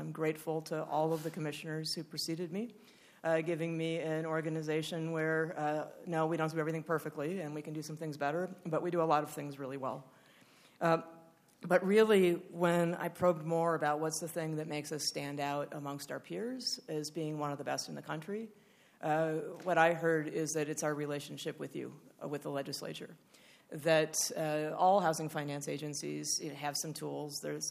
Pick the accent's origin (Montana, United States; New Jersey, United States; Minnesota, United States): Minnesota, United States; Fridley; I was born and raised in Fridley. My parents still live there in the home they bought just 2 weeks before I was born. I went to Fridley High School.